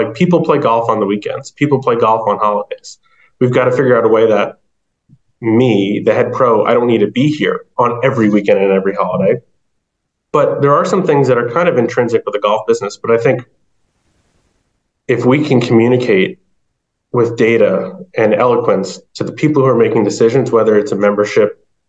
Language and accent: English; New Jersey, United States; like when I grew up in New Jersey